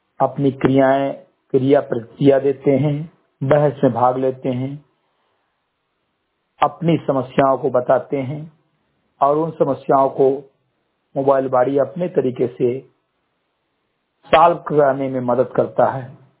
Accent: Simri Gatei, Uttar Pradesh, India; ग्राम सभा सिमरी गटेई विकासखंड मेनपुरा जनपद बहराइच का मूल निवासी हूं

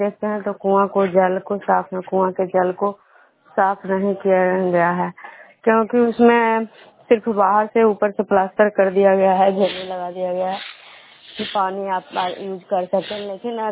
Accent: Khajra, Bihar, India; मैं विष्णुपुर ग्राम खजरा पंचायत नालंदा जिला नगर नमसा प्रखंड के निवासी हूँ।

